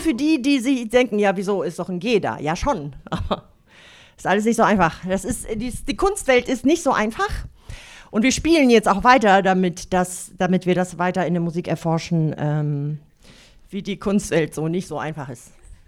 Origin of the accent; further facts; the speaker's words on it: Poland; now in Germany; ich komme ja aus Polen. Ne? Und damals, als wir rübergekommen sind, musste man so schnell wie möglich assimiliert werden.